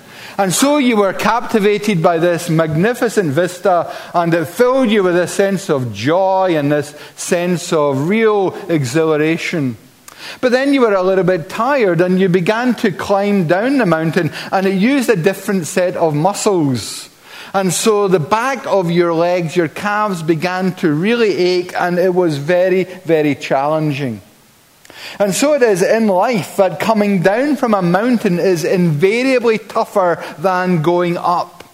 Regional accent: Scotland, United Kingdom; I was raised very near the Kulin Hills in the island of Skye, and they are a majestic mountain range. In fact, arguably one of the finest in the world. And it really was a privilege being brought up in such an atmosphere.

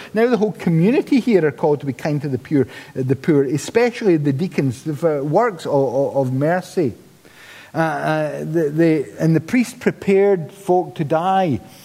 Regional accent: Paisley, Scotland, United Kingdom; And I'm from Paisley.

